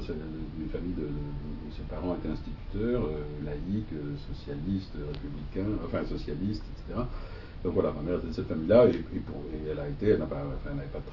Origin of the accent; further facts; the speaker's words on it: Boulogne-Billancourt, Île-de-France, France; born there; je suis né à Boulogne, sur Boulogne-Billancourt, quoi, Boulogne, dans la banlieue parisienne.